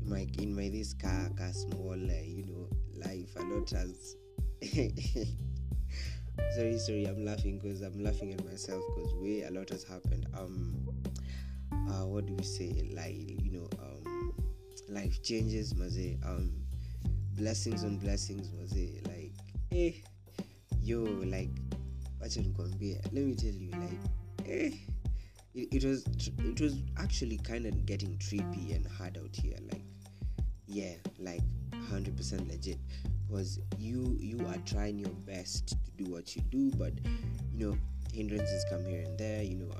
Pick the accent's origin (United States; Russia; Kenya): Kenya; Nairobi; To my hometown, KE, Nairobi, number one. Love y'all.